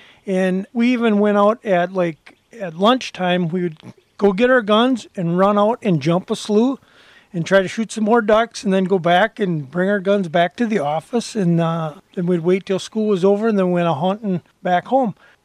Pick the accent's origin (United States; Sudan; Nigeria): United States; Willmar, Minnesota; Well, when I was growing up, we'd go to school in the morning, we'd go duck hunting.